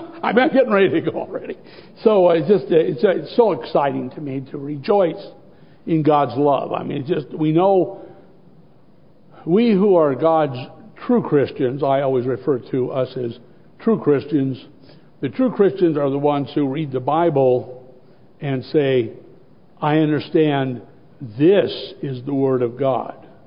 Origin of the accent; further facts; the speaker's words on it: Portland, Oregon, United States; Boy, my wife Marita and I, we're from Portland, Oregon.